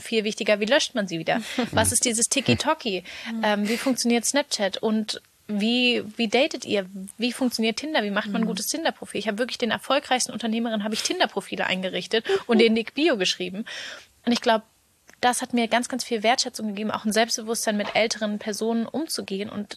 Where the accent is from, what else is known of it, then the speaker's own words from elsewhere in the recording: Berlin, Germany; ich bin wie gesagt gebürtige Berlinerin